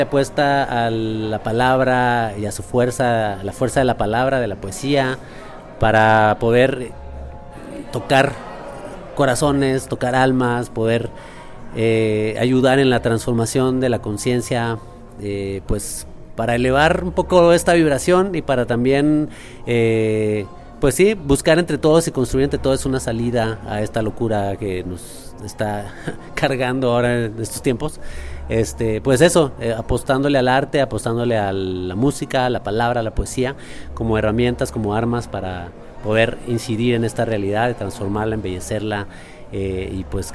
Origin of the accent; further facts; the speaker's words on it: Mexico; la música a mí me enseñó mucho de lo que pasaba en mi país. O sea, en mediados del 94, cuando fue el alzamiento del movimiento zapatista